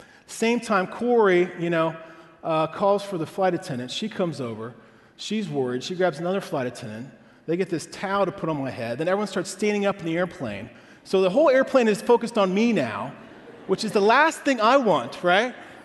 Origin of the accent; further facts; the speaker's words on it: Ohio, United States; Especially, I'm from Ohio originally, so it wasn't as hard for me.